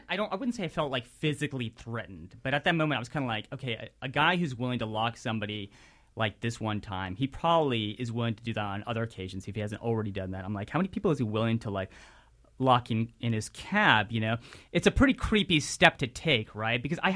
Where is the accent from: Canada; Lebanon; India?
India; I'm like, listen, I'm Indian. So why are you trying to cheat me? You know, I'm an Indian here